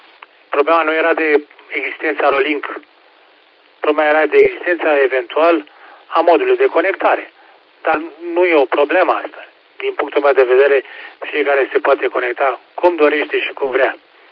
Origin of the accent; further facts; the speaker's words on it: Pitești, Argeș, Romania; suntem amândoi din Pitești